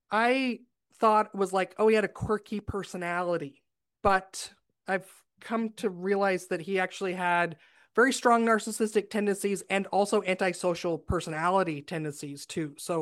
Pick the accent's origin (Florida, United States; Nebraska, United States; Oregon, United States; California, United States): Oregon, United States; And the small town that I grew up in Oregon, life goals were get married, get 5 acres and a double wide mobile home.